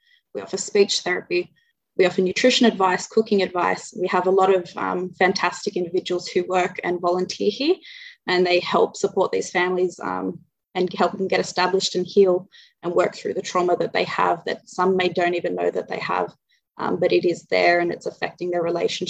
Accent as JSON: {"language": "English", "country": "Australia", "tie": "born or raised there", "said": "And I am an Australian. I was born here. My parents were both born here, but I'm fortunate enough to have the culture from both sides of my parents."}